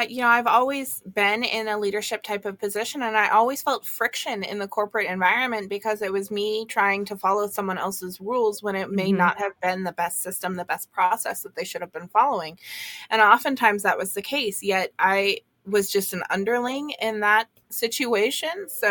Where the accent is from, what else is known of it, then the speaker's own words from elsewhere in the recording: California, United States; because originally I'm from California.